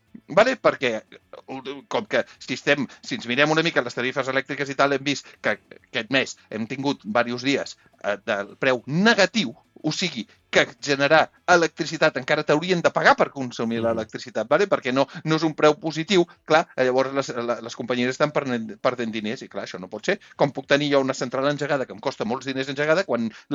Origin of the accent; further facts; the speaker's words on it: Manresa, Catalonia, Spain; Jo, de petit, als anys 80, tot sovint, quan hi havia un temporal a Manresa, jo soc fill de Manresa